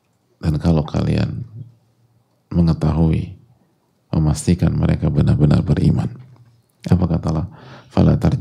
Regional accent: Indonesia; born there; beriman kepada Allah, muslim. Dan kita juga bersyukur kepada Allah, kita dilahirkan di sini, di Indonesia.

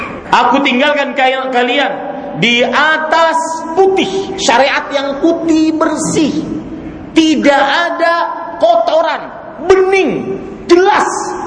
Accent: Banjarmasin, South Kalimantan, Indonesia; pernah di kampung saya di Banjarmasin kejadian.

